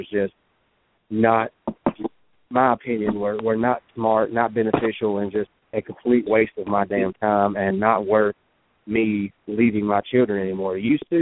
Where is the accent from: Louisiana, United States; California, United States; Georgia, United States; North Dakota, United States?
Louisiana, United States; Vidalia; now in Natchez, United States; every year I had this big hometown throwdown show in my hometown of Vidalia, Louisiana, where I'm from. I live in Natchez, Mississippi, but it's just across the bridge, you know.